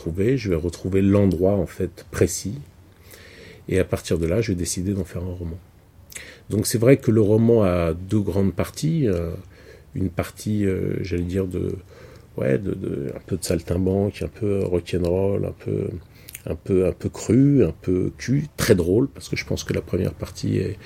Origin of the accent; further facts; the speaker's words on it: Montigny-lès-Cormeilles, Île-de-France, France; moi j'ai grandi à Montigny-les-Cormeilles, à Argenteuil, j'ai grandi en banlieue. À 18 ans, je suis arrivé à Paris.